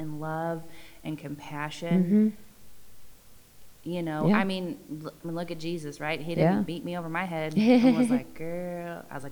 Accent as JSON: {"language": "English", "town": "Taylorville", "region": "Illinois", "country": "United States", "said": "I am just from Taylorville, Illinois. You know, like, I'm doing good over there in Taylorville."}